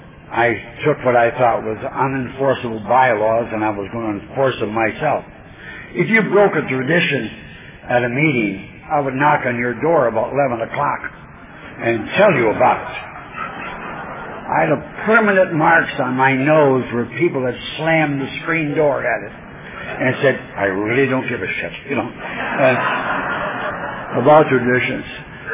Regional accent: Covina, California, United States; And I'm from Covina, California, one of the sobriety capitals of the world.

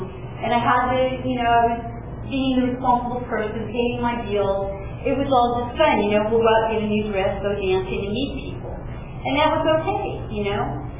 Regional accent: Springville, United States; I'm from Springville.

